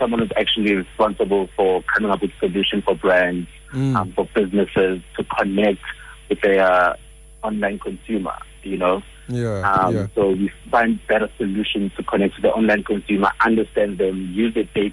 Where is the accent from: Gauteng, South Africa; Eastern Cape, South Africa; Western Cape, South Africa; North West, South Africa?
Gauteng, South Africa; Johannesburg; was born and bred in Joburg. I'm a Joburg boy in a township called Davidson in the east of Joburg, and I'm 24.